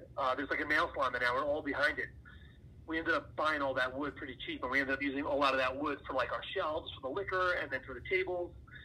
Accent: New York, United States; I grew up on Long Island. You know, I grew up eating oysters. Mm-hmm. I grew up on the water on the South Shore.

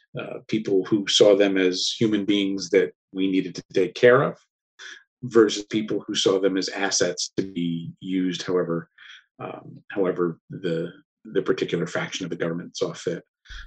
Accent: Hudson Valley, New York, United States; also born or lived in Florida; I grew up in the Hudson Valley. So grew up in the Hudson Valley, spent a few years in Florida for the late lamented CrossGen Comics.

